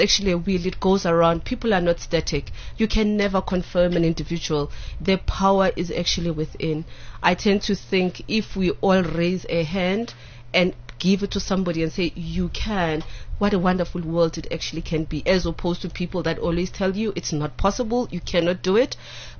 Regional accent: Soweto, Gauteng, South Africa; I grew up in Soweto.

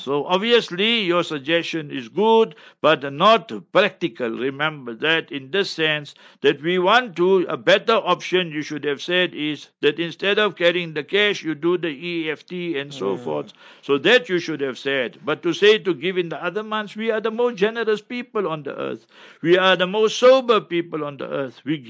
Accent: Heidelberg, South Africa; So, he speak Afrikaans, I speak Afrikaans. So, I told him Friday I'm going Heidelberg, my hometown.

